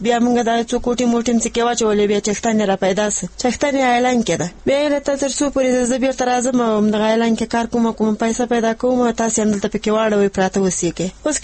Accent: Maidan Wardak, Afghanistan; رایله موږ د میدان وردګ یو، دلته راغلیم

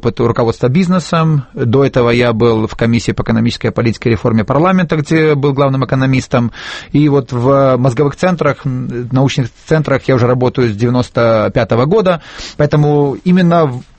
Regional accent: Western Belarus, Belarus; born there; я родился в Западной Белоруссии, мои родители родились еще тогда в Польше, и поэтому так получилось, что я родился в Советском Союзе, а они родились в другой стране.

